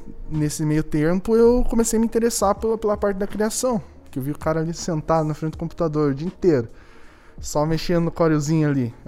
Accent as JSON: {"language": "Portuguese", "town": "Guarapuava", "region": "Paraná", "country": "Brazil", "tie": "born or raised there", "also_born_or_lived": "Turvo", "said": "eu sou natural daqui de Guarapuava mesmo. É, morei por bastante tempo no interior do Turvo, na Ibema, que é um distrito. É, vivi minha infância lá. E aí voltei pra cá."}